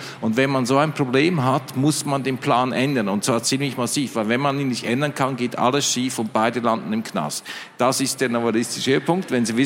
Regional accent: Switzerland; Ja, also ich bin Schweizer

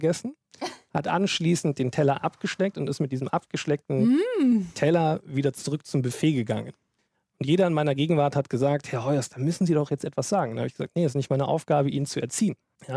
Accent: Germany; Aber wir Deutschen, wir sollten das an und für sich, so wie wir uns nicht in einem italienischen oder französischen Restaurant befinden, nicht tun.

